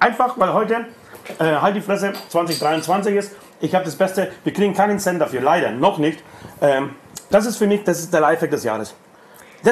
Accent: Poland; Erstens komme ich aus Polen

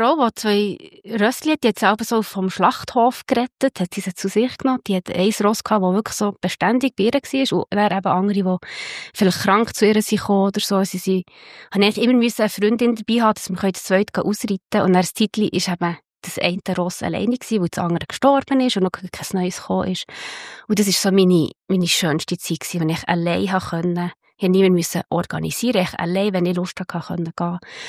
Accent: Innerberg, Bern, Switzerland; Ja, wir sind im Innerberg aufgewachsen. Die wollen, dürfen das googeln, ist mega schön. Ja, das ist wirklich so auf dem Land. Es ist zwischen Bern und dem Seeland. auf einem Hügel oben. Mit 12 sind wir dann wirklich vom Dörfli unten rauf auf einen Hügel gezügelt.

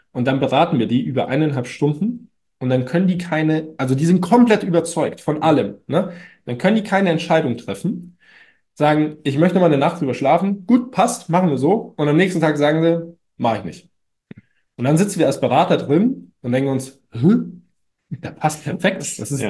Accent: Munich, Bavaria, Germany; weil ich glaube, das ist noch ein echter Pfundskerl, sagt man bei uns in München.

